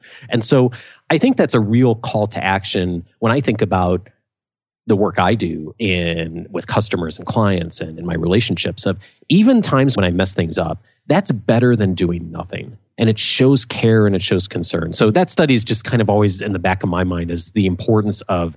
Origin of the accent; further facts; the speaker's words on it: Naperville, Illinois, United States; When I grew up in Naperville, a suburb of Chicago.